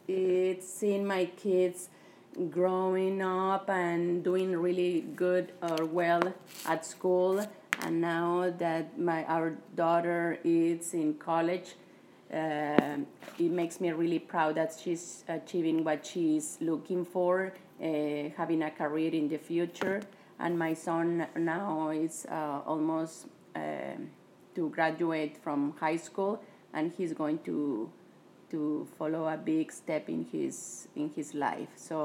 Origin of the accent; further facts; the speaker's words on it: Saltillo, Coahuila, Mexico; English is a second language; Yes, I went to a university in my hometown, Saltillo.